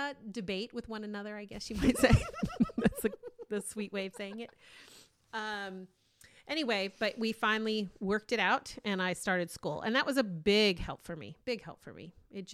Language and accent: English; Ethiopia; Because of growing up in Ethiopia, it's one of my favorite places.